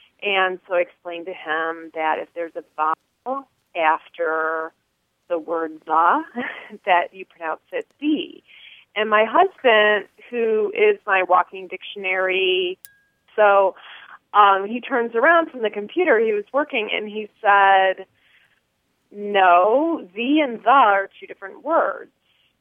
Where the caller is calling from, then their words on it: Chicago, Illinois, United States; I'm calling from Chicago, Illinois.